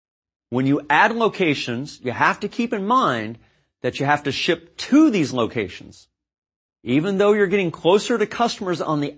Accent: Columbus, Ohio, United States; This helps to explain why my hometown, Columbus, Ohio, is known as a distribution city.

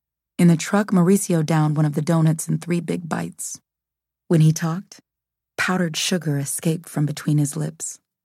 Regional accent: Atlanta, Georgia, United States; I grew up here in Atlanta, on the southwest side of town, but saying that doesn't mean anything.

